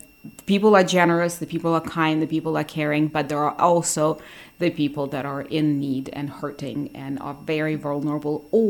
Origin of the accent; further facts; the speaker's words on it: Ukraine; moved away as an adult; Because I moved here from Ukraine 4 years ago. And in Ukraine, for the past 15 years of my life, I actually did run a nonprofit and did lots of different charity work.